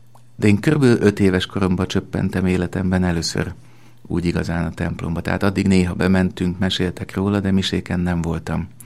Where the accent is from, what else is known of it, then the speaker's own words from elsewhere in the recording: Budapest, Hungary; born there; Ahogy a kedves hallgatók tudják, Budapesten születtem 1964-ben.